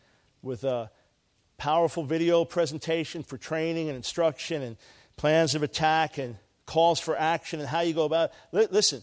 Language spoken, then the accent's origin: English; New York, United States; The Giants got demolished by the Panthers a few weeks ago anyway, and I'm from New York.